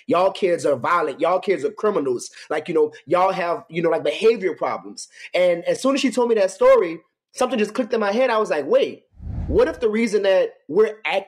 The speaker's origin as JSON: {"language": "English", "town": "New Orleans", "region": "Louisiana", "country": "United States", "tie": "born or raised there", "said": "growing up in New Orleans and all of my time in New Orleans was really like a unintentional research and like development process"}